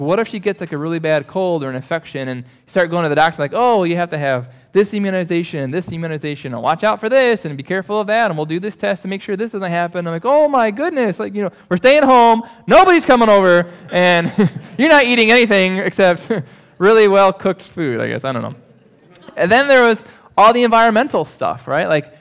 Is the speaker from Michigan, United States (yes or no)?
yes; Michigan, United States; moved away as an adult; But I grew up in Michigan, loved Michigan, went to school there, came down here, and it was just an awesome experience.